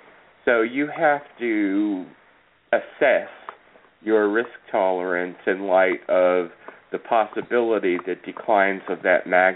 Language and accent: English; Long Island, New York, United States; now in Texas, United States; I'm from New York originally. Like I said, I grew up on Long Island. I was a corporate relocatee to Texas with American Airlines